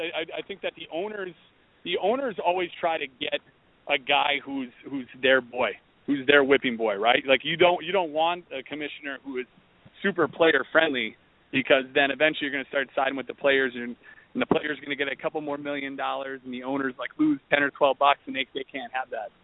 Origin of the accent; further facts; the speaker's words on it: Mukwonago, Wisconsin, United States; I grew up 25 minutes outside of Milwaukee, a little town called Maquanago.